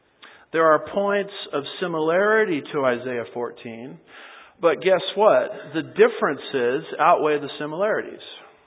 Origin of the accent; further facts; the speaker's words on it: United States; Because I'm an American, and that's my constitutional right to have two cars in my garage.